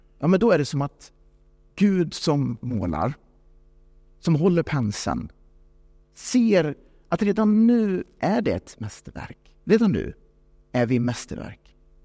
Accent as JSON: {"language": "Swedish", "town": "Lidköping", "region": "Västra Götaland County", "country": "Sweden", "tie": "born or raised there", "said": "Och han bor kvar i Lidköping där jag växte upp."}